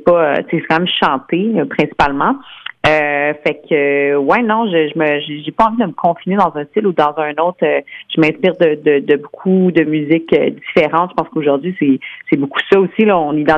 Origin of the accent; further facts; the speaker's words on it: Quebec, Canada; Donc, je suis une Américaine, je suis une Québécoise, donc je suis une citoyenne du monde.